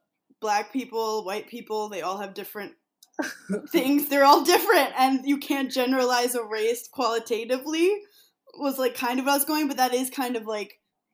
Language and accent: English; Brooklyn, New York, United States; And I consider myself like from a very diverse community. I grew up in Brooklyn.